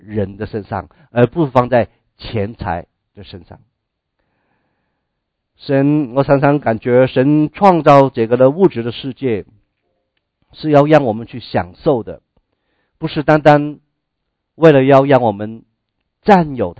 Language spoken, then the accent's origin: Chinese; China; 未雨绸缪 是我们中国人最懂得的事情，对不对？